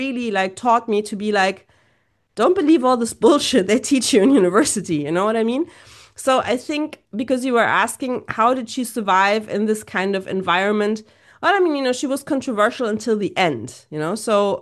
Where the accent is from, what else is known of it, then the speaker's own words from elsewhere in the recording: Saudi Arabia; I grew up in Saudi Arabia. I have an Arabic dad, a German mom. I'm very used to, like, switching in languages and cultures and perspectives.